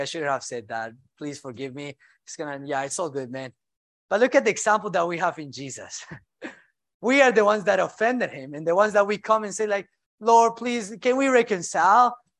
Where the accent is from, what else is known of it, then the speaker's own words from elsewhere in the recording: Colombia; because I'm from Colombia.